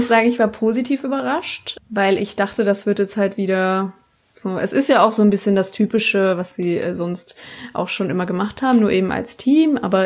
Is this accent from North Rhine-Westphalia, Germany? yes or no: no; Baden-Württemberg, Germany; ich komme aus Baden-Württemberg